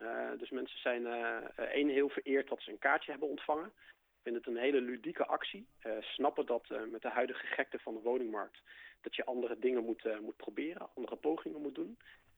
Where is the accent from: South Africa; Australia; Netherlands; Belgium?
Netherlands; Limburg; Ik kom zelf uit Limburg. Wij zijn gaan wonen in het midden van het land, mooi tussen beide families in.